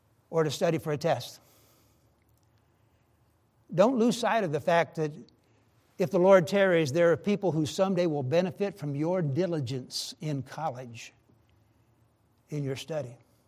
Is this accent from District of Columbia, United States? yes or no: no; Oklahoma, United States; And since I was from Oklahoma, we would travel sometimes to my parents' house.